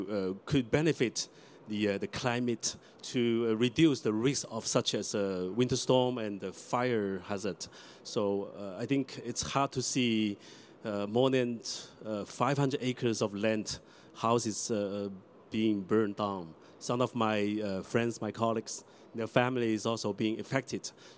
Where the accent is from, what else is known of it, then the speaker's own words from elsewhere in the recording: Washington, District of Columbia, United States; So me and Sarah, we are from Washington, D.C. region.